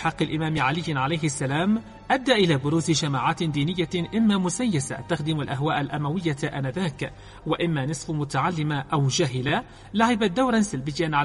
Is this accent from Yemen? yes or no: yes; Yemen; بلادنا اليمن